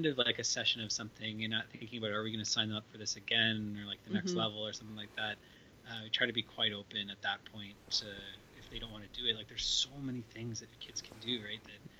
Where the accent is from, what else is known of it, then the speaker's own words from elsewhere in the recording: Toronto, Ontario, Canada; like growing up in Toronto, like getting your kids into hockey and stuff like